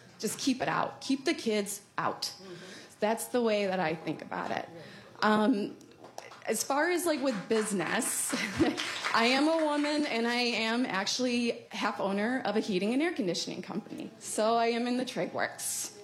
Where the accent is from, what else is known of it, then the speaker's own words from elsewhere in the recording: Barrington, Illinois, United States; I'm actually from Barrington, Illinois.